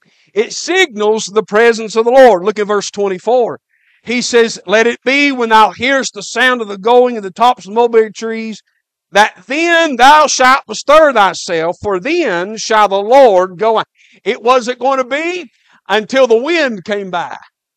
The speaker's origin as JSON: {"language": "English", "town": "Brevard", "country": "United States", "tie": "born or raised there", "said": "There's a preacher in my hometown back in Brevard"}